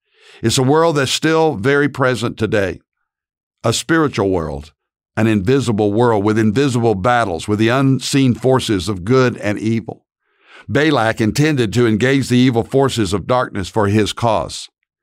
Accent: Dallas, Texas, United States; from Dallas, Texas.

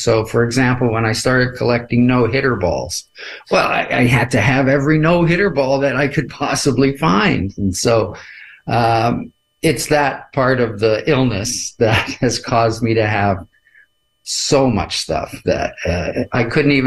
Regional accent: Canada; I'm a Canadian

